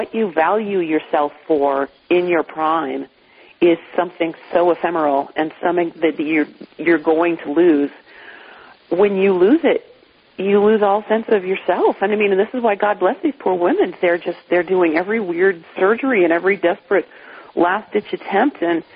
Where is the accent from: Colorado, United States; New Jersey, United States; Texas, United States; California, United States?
Colorado, United States; I mean, I was young still, and I'm just from Colorado, where I'm like, hi, want to be my friend?